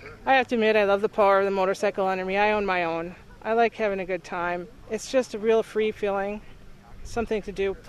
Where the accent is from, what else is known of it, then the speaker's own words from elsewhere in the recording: High Bridge, Wisconsin, United States; I'm from High Bridge, Wisconsin.